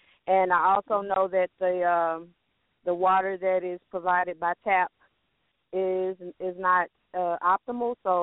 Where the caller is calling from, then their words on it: Arkansas, United States; I'm calling from Arkansas. How y'all doing this evening?